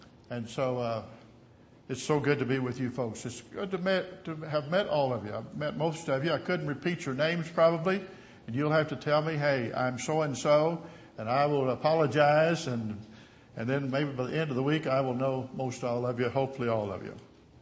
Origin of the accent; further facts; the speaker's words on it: Southern United States, United States; Now, see, I'm from the South. You can tell that from you all.